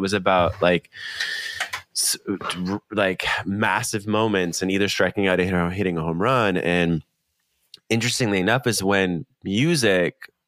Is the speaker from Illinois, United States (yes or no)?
no; Minnesota, United States; because I'm from Minnesota, during the summer we play volleyball.